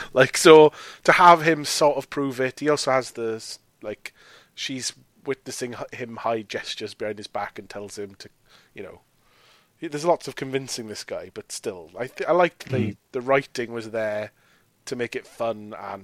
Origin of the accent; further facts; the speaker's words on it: United Kingdom; And as British people, we're like, well, yeah, that's normal.